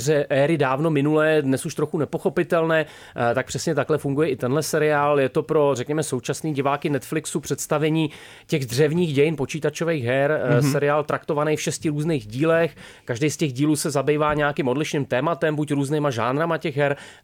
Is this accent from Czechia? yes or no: no; China; jsem vyrůstal v Číně.